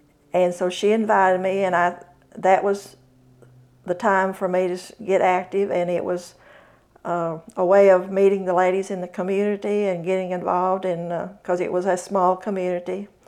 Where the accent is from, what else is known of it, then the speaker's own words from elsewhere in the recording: Oklahoma, United States; I grew up in Oklahoma as a 4-H girl.